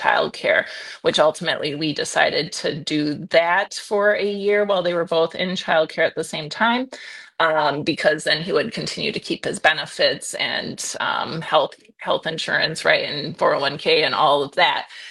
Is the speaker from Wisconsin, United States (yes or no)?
yes; Green Bay, Wisconsin, United States; born there; I was born in Green Bay, so I am a true Packer fan.